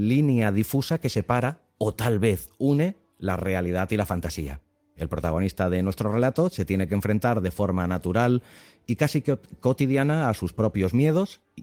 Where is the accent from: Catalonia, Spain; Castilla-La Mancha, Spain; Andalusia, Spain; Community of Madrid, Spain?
Catalonia, Spain; Barcelona; alguien de mi tierra, precisamente de aquí de Barcelona